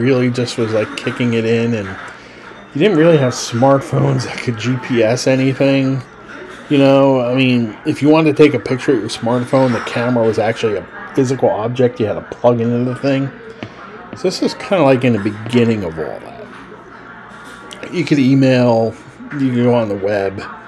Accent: New Jersey, United States; It says New York Giants, and I'm from New Jersey.

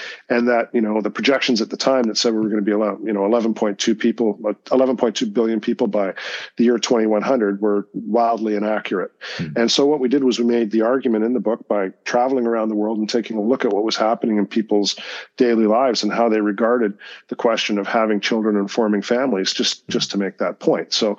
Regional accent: Canada; I happen to live in Toronto and I'm Canadian.

